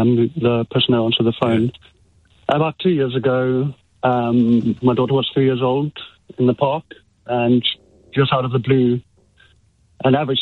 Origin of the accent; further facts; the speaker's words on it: South Africa; obviously I'm from South Africa, and I don't know if you can tell by my accent.